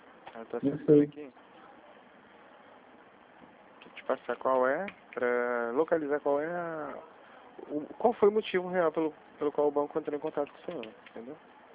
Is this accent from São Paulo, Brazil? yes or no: no; Paracambi, Rio de Janeiro, Brazil; Sou de Paracambi, né?